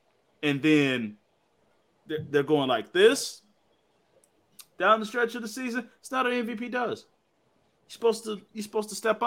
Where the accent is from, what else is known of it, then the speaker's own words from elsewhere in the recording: Arkansas, United States; I'm from Arkansas.